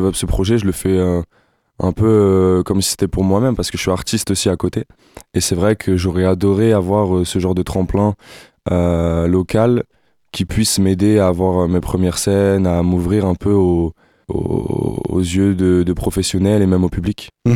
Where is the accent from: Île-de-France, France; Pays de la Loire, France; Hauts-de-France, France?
Hauts-de-France, France; Lens; comme je suis originaire du Nord, sûrement là-bas aussi très prochainement.